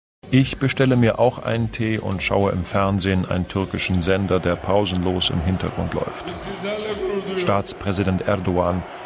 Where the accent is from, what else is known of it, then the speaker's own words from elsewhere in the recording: Afghanistan; now in Germany; in Saudi-Arabien zum Beispiel, im Iran und in meiner Heimat Afghanistan.